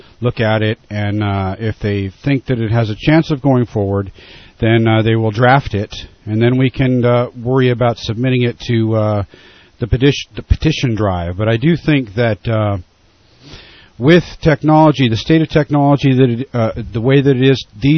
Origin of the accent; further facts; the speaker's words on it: California, United States; the most imminent threat to my security as a Californian, as a citizen of the United States?